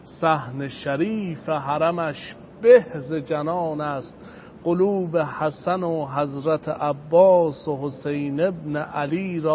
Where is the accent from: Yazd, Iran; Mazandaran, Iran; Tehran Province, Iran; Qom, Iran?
Qom, Iran; اصالتاً کرمانی ولی بزرگ شده قم هستم.